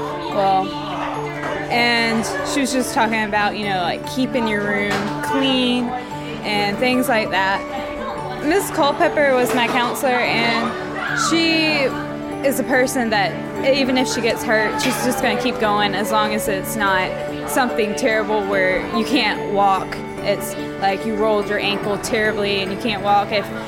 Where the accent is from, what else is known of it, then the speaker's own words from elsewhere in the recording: United States; I'm from America, and I really enjoyed PYC Edstone.